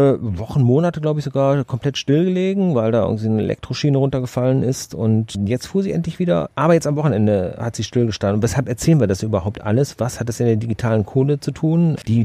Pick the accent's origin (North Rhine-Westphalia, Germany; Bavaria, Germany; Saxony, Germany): North Rhine-Westphalia, Germany; Wuppertal; liegt ja noch das gute alte Wuppertal, meine alte Heimatstadt.